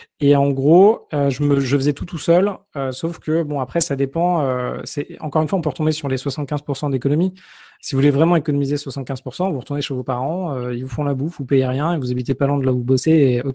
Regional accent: Paris, Île-de-France, France; Moi, j'ai grandi à Paris, etc.

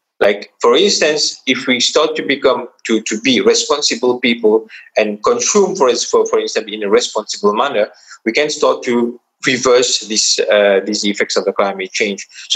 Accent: Mauritius; English is a second language; I come from Mauritius, a small island in the Indian Ocean.

